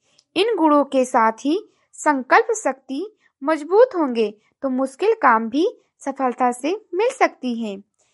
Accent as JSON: {"language": "Hindi", "region": "Uttar Pradesh", "country": "India", "said": "और मैं गोंडा जिले से हूँ।"}